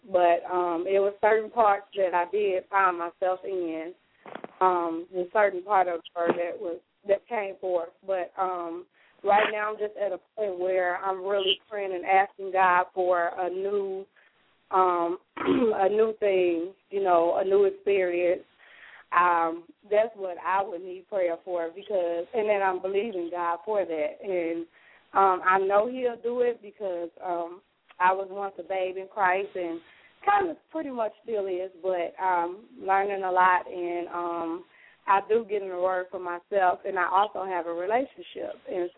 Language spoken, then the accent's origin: English; Benton Harbor, Michigan, United States; now in Arkansas, United States; I am originally from Benton Harbor, Michigan, but right now I'm in Arkansas